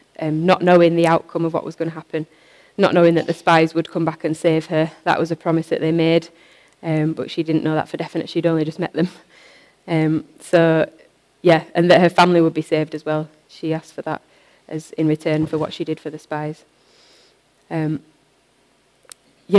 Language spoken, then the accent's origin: English; Yorkshire and the Humber, United Kingdom; accent: Yorkshire; moved away as an adult; also born or lived in Preston / Shrewsbury; As you can probably tell, I'm not from Blackpool. My accent is a little bit that way in Yorkshire. And I've lived kind of across the country, really, since I was 18. I moved to Preston. And then after living in Preston, I moved to Shrewsbury